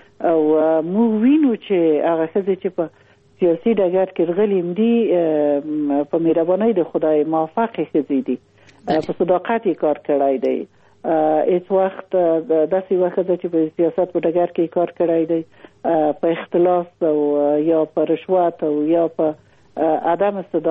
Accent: Afghanistan; موږ افغانان یو، موږ پښتانه یو

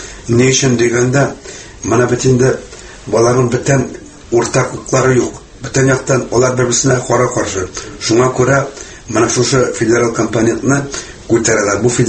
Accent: Bashkortostan, Russia; born there; Ә без монда туган, безнең каберләр монда. Шуңа күрә без Башкортстаннан Тукай сүзләре белән әйтердем, китмибез.

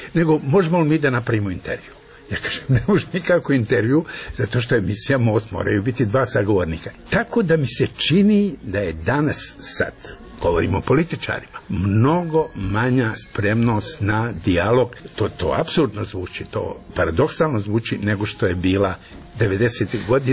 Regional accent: Mostar, Federation of Bosnia and Herzegovina, Bosnia & Herzegovina; nagrada koju dobijam u mom rodnom gradu

